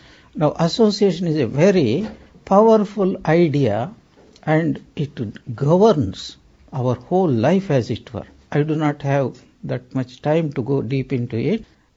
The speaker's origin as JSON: {"language": "English", "region": "South India", "country": "India", "said": "I am from South India."}